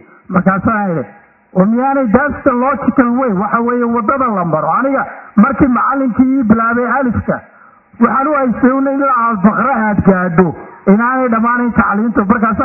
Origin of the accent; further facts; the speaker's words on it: Mogadishu, Banaadir, Somalia; also born or lived in north; magaalo Hargeysa la yiraahdaan ku dhashay. Aabahay wuxuu ka yimid Jigjiga. Markii dambena waxaan u soo guuray xamar baan ku koray, haddana waqooyigii baan ku noqonay.